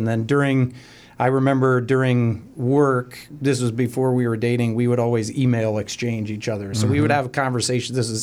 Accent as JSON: {"language": "English", "town": "Cleveland", "region": "Ohio", "country": "United States", "tie": "born or raised there", "said": "I'm also born and raised in Cleveland, cradle Catholic. I went to St. Joseph and John in Strongsville"}